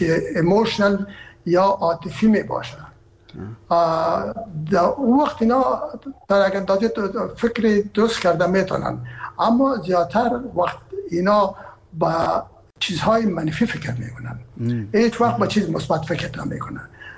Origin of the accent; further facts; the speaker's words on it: Herat, Afghanistan; من که اصلا از هرات هستم و پدر مادر من هرات هستن